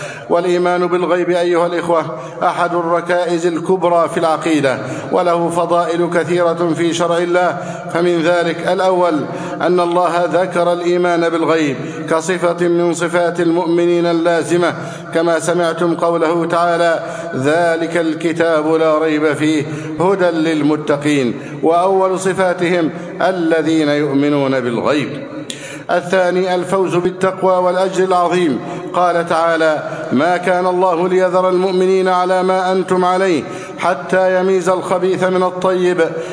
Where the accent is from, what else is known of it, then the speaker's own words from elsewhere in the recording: Egypt; اللهم احفظ بلدنا مصر أمنا أمانا، سخاء رخاء